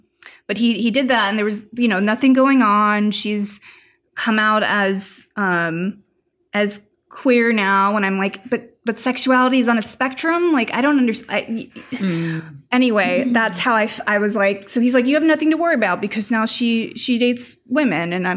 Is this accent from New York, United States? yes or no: no; Phoenix, Arizona, United States